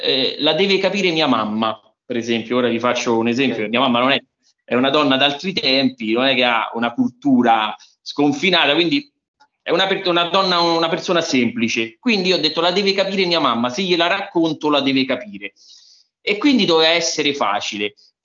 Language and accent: Italian; Bologna, Emilia-Romagna, Italy; Io sono di Bologna e sono a Bologna in questo momento.